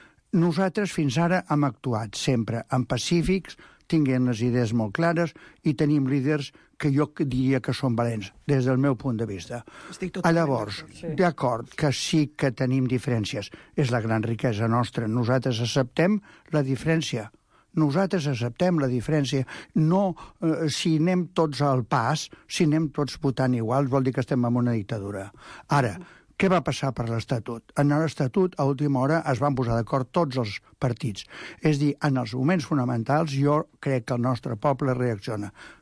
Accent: Catalonia, Spain; com és el meu poble, com és Catalunya

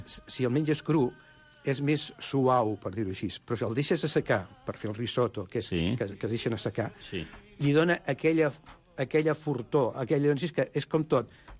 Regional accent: Girona, Catalonia, Spain; Jo que sóc de Girona

